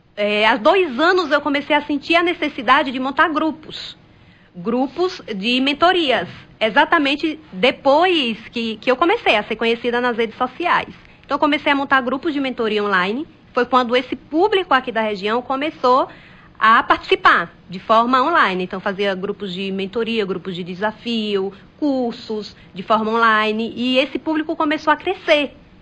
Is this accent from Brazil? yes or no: yes; Brejo Grande, Bahia, Brazil; em Brejo Grande, sou nascida e criada de Brejo Grande. Então, tudo começou em Brejo Grande.